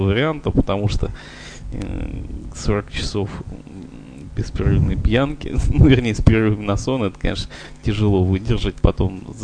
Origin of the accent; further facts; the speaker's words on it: Western Ukraine, Ukraine; born there; я родился в маленьком городке на Западной Украине, как раз, несмотря на то, что мать и отец русские, так оказалось, что отец служил, ну, у меня военный, служил в это время на Западной Украине, и я там